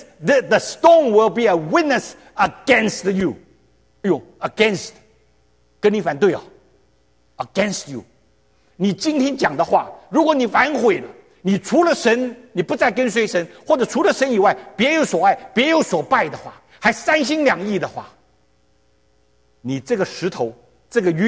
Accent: China; 我们中国人说日死不渝

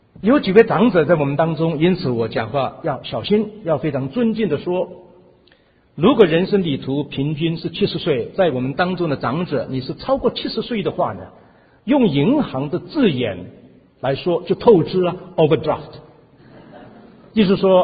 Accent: Singapore; 我来自南洋，来自新加坡

